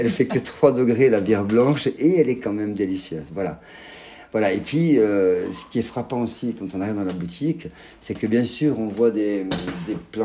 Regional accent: Marseille, Provence-Alpes-Côte d'Azur, France; moi, je ne suis pas d'Aveyron, je suis de Marseille

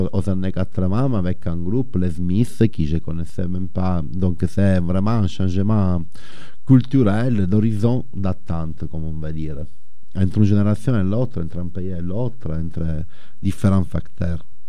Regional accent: Italy; moi je suis italien, lui il est français. Mais on voit comment, par exemple, pour moi, j'ai 41 ans

